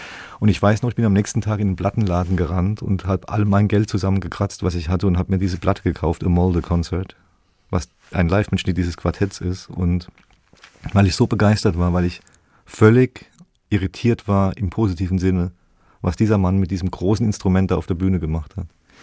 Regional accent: Mannheim, Baden-Württemberg, Germany; ich bin in Mannheim geboren, ich bin da zur Schule gegangen und habe dann in Heidelberg studiert und in Mannheim aber wohnen geblieben, weil es da so schön ist. Und irgendwann bin ich nach Heidelberg gezogen und kann jetzt von meinem Balkon aus auf Mannheim schauen

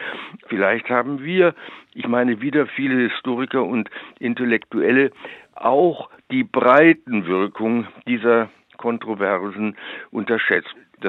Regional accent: Baden-Württemberg, Germany; also born or lived in Königsberg; Ich bin ein großteils in Württemberg aufgewachsener Königsberger. Die Familie meiner Mutter kam aus dem Baltikum, es war eine deutsch-baltische Familie. Die Familie meines Vaters stammt überwiegend aus Mitteldeutschland

